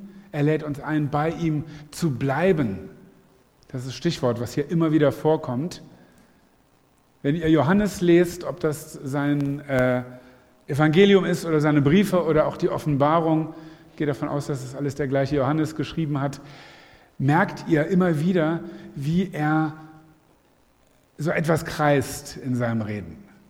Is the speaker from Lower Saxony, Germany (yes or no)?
yes; Lower Saxony, Germany; ich bin gebürtiger Niedersachse, da ist der Weinanbau noch nicht so fortgeschritten.